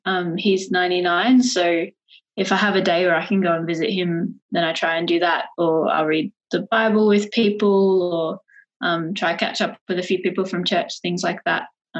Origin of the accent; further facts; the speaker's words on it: New South Wales, Australia; So I grew up in the Inner West, which is only about a 20-minute drive from Auburn.